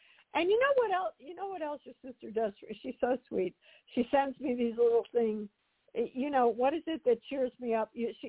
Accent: Chicago, Illinois, United States; now in Los Angeles, United States; I'm from Chicago, so I didn't used to like it when I lived in Chicago because oftentimes by November we would get snow. But now that I've lived in L.A. for the last 25 years

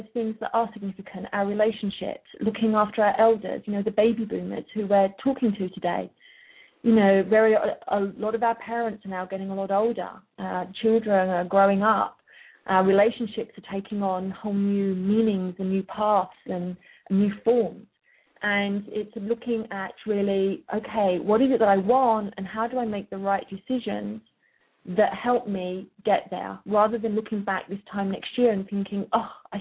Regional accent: United Kingdom; as you can tell from my accent probably, I am originally from the UK. I have worked in the UK and the US extensively. I currently split my time between the two countries

